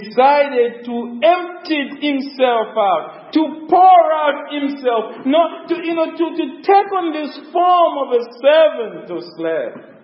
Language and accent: English; Plumstead, London, United Kingdom; Hope you know I'm from Plumstead.